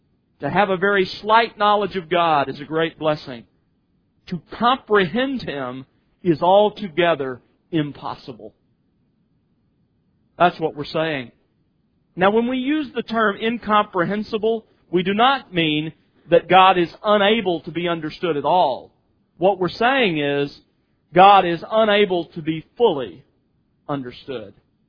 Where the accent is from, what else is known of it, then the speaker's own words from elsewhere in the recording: Mobile, Alabama, United States; I grew up in Mobile, Alabama. Every summer afternoon, about 2 o'clock to 3 o'clock, some of you have lived there, you'll know what I mean, a thunderstorm came off of the Gulf of Mexico